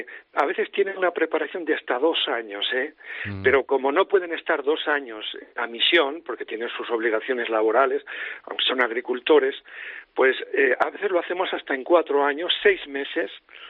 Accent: Spain; somos sacerdotes diocesanos españoles

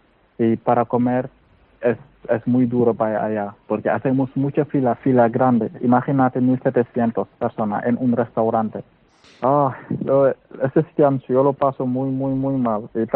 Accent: Senegal; moved away as an adult; now in Spain; Vengo de Senegal.

